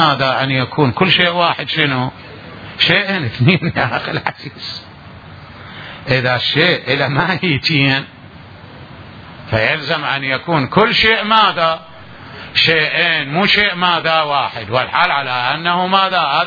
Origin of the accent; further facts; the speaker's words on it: Najaf, Najaf Governorate, Iraq; وأنا نجفي طالب علم